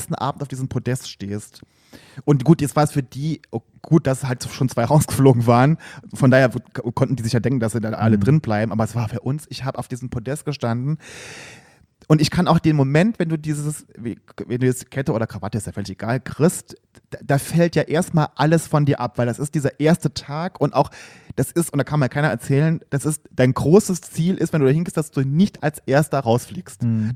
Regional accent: Saarland, Germany; Aus Saarbrücken, ja, die Saarländerin aus meiner alten Heimat.

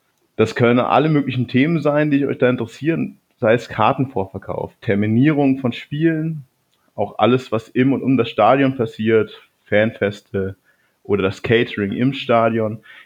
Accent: Ingolstadt, Bavaria, Germany; accent: Standard German; ich komme aus Ingolstadt. Auch wenn man es nicht ganz so hört, aber mir wird immer auch vorgeworfen, dass ich recht Hochdeutsch rede, auch dafür, dass ich aus Ingolstadt komme.

